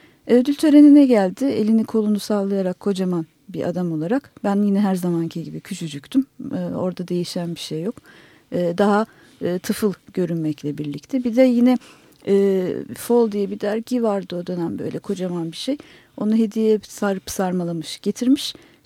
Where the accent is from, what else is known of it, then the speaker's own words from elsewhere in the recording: Kadıköy, Istanbul, Turkey; Bir Kadıköylü olarak o bana tabii hiçbir şey ifade etmedi.